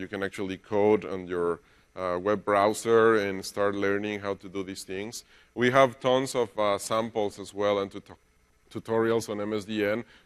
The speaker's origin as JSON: {"language": "English", "country": "Mexico", "said": "I'm from Mexico."}